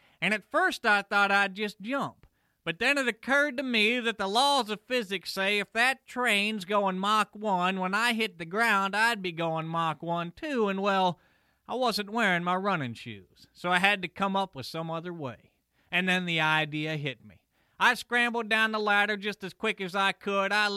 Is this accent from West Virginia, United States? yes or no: yes; Philippi, West Virginia, United States; ducked in just in time not to be seen by the CSNX police in my hometown of Philippi.